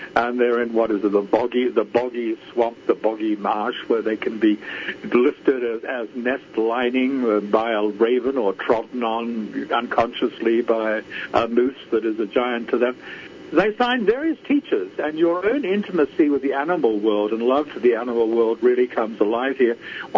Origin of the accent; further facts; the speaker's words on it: Australia; accent: Aussie; my default accent isn't as Aussie as Lizard's.